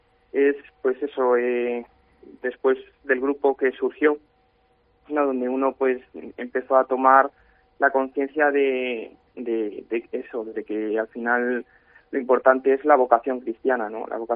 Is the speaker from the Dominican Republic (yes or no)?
no; Ávila, Castile and León, Spain; en Ávila Capital, sí. Estoy en el barrio donde también, porque yo procedo del barrio del Sur, yo vivo en la avenida Juan Pablo II, ¿no?